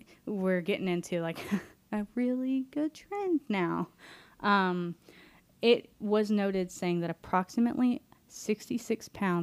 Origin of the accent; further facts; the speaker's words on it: United States; Well, it was in metric, but I had to convert it because I'm American.